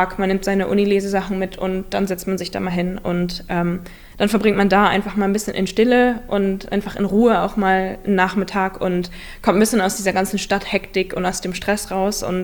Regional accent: Bremen, Germany; ich bin in Osterholz aufgewachsen.

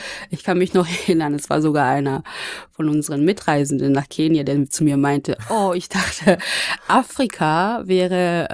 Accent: Wanne-Eickel, North Rhine-Westphalia, Germany; ich komme zum Beispiel aus Wanne-Eickel. Ja, glaubt mir auch keiner.

